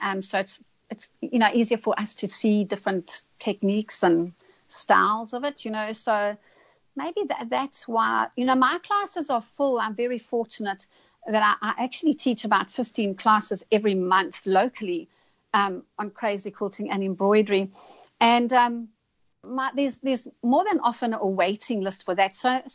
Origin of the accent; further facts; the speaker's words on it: South Africa; that was very influenced by my childhood in growing up in South Africa